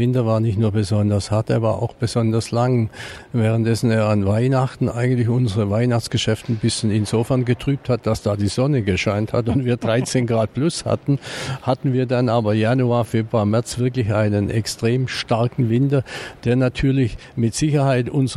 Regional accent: Baden-Württemberg, Germany; Ich komme ja nun aus Baden-Württemberg

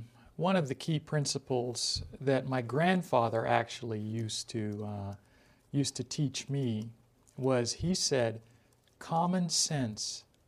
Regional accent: Canada; also born or lived in Jamaica; now in United States; I was born in Jamaica and then grew up half my life in Canada and have lived here in the United States for 30 plus years.

